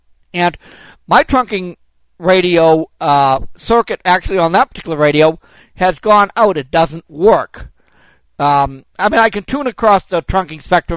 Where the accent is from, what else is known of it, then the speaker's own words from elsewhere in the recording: Sacramento, California, United States; I'm from Sacramento, California.